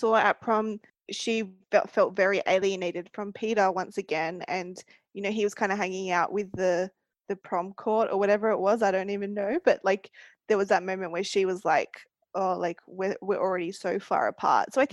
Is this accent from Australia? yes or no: yes; Australia; as an Australian